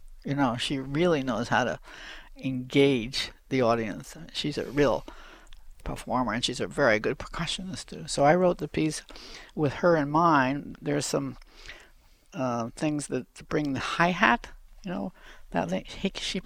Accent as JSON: {"language": "English", "country": "Bolivia", "tie": "born or raised there", "said": "And I grew up in South America, so there's a lot of Inca music, Latin kind of rhythms."}